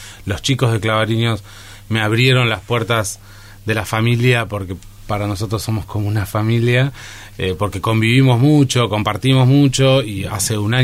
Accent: La Plata, Buenos Aires Province, Argentina; Desde Capital hacia acá, pero soy de La Plata.

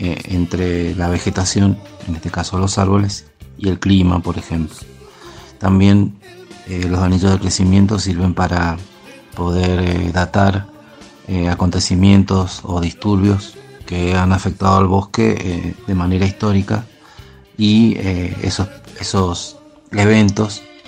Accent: Godoy Cruz, Mendoza, Argentina; born there; Nací en Godoy Cruz, en Mendoza

